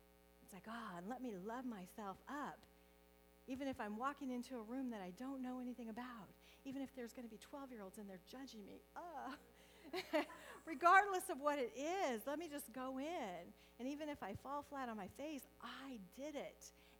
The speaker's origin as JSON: {"language": "English", "region": "Nebraska", "country": "United States", "tie": "born or raised there", "lives_now": "California, United States", "said": "I grew up in Nebraska. We'd still get snowstorms about this time."}